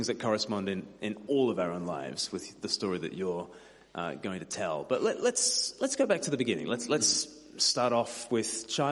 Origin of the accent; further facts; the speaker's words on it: Australia; because I'm Australian, so I'll just be, you know, I'll just be rude.